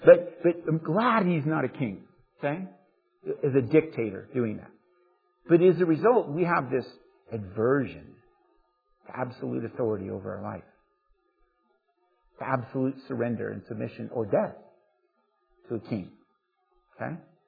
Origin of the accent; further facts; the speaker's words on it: United States; I don't even have to submit to Obama, thankfully, as an American, because we're a nation of law.